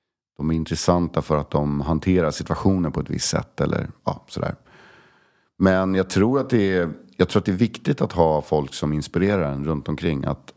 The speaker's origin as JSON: {"language": "Swedish", "country": "Sweden", "tie": "born or raised there", "said": "Min plats på jorden, och den handlar faktiskt om Koster och västkusten, där jag liksom växte upp på somrarna. För att när jag växte upp så växte jag upp i Sverige på 70-80-talet"}